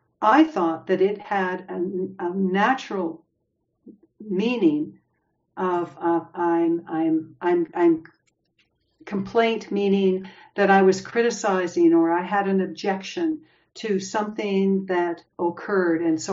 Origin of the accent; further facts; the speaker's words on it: Canada; Well, I studied French too, because I was born and raised in Canada. And, but I never went beyond high school with French.